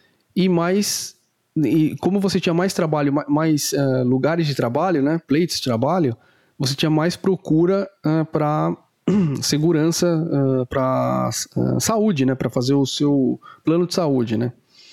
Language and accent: Portuguese; São Bernardo do Campo, São Paulo, Brazil; born there; Na Grande São Paulo, São Bernardo do Campo, porque foi onde eu nasci. E Mogi das Cruzes foi onde eu estudei, terminei a faculdade de medicina